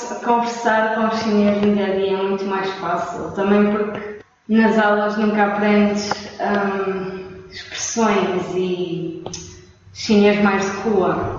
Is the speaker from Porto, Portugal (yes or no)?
yes; Porto, Portugal; now in Beijing, China; sou do Porto, de Matinhos. Estou aqui em Pequim há 9 meses a estudar chinês.